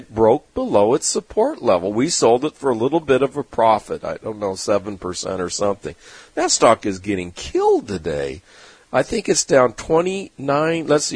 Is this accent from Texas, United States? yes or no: no; California, United States; Okay, I grew up in Southern California. I'm a native. Was there for almost 60 years.